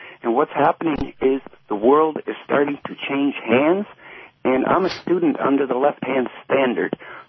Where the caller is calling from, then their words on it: Sarnia, Ontario, Canada; I'm calling from Sarnia, Ontario, Canada.